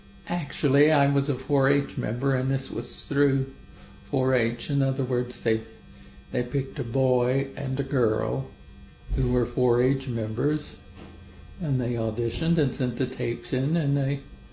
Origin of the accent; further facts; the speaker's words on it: Ozark, Missouri, United States; born or raised there